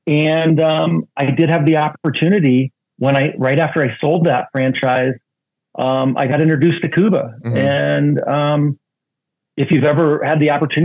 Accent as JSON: {"language": "English", "region": "Iowa", "country": "United States", "tie": "born or raised there", "moved": "yes", "lives_now": "Phoenix, United States", "said": "I was born and raised in Iowa on steak and potatoes and corn."}